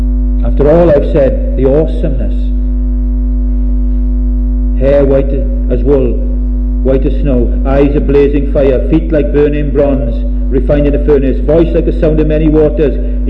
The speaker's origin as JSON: {"language": "English", "region": "Wales", "country": "United Kingdom", "said": "It's because he decided that I'm Welsh. It's because he decided I'm not born in some famine in Sudan."}